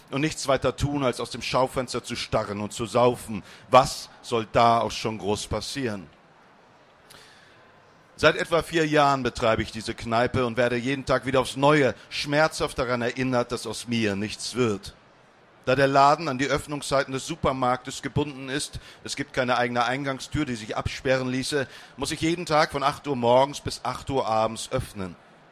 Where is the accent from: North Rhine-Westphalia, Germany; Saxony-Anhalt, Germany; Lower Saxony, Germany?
Lower Saxony, Germany; Langenhagen; ich komme aus Langenhagen, da ist nicht sonderlich viel passiert.